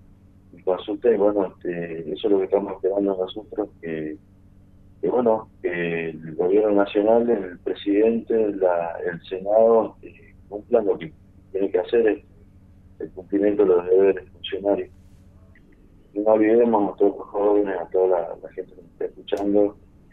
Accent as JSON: {"language": "Spanish", "town": "Rinconada", "region": "Jujuy", "country": "Argentina", "said": "en la zona de donde yo soy, de Rinconada, había una sequía."}